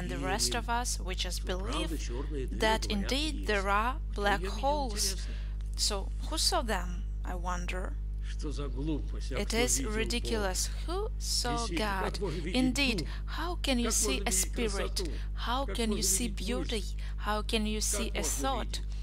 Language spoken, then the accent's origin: English; Sergiev Posad, Moscow Oblast, Russia; I come from Sergiev Posad, and there is Lavra, and there is an academy.